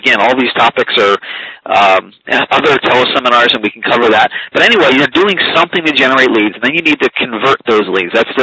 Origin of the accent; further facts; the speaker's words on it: Philadelphia, Pennsylvania, United States; Growing up in Philadelphia, frequent trips to Atlantic City, so it's all about the odds down there.